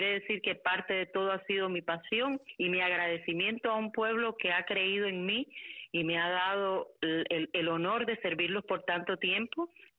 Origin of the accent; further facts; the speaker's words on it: Florida, Camagüey, Cuba; nací en Camagüey, pero vivía en Florida, Camagüey, que era un pueblo mucho más pequeño. Y por muchos años estuvimos ahí. Mi abuelo vino de España, mis dos abuelos eran españoles.